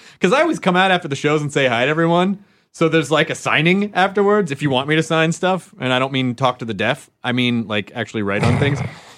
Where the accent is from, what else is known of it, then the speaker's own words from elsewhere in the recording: Kentucky, United States; born there; I was born in Kentucky.